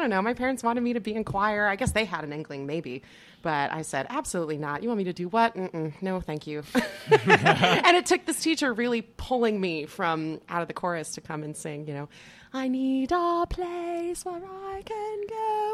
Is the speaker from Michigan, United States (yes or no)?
yes; Ann Arbor, Michigan, United States; In Arbor, Michigan.